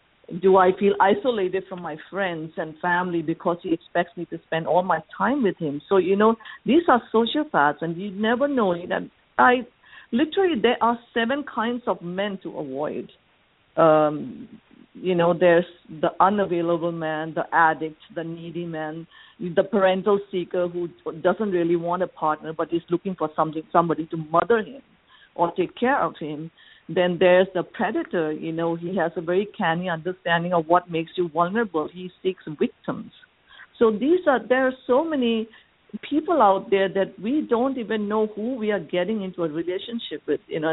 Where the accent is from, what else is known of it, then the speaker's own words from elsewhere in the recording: Thailand; I'm from Thailand.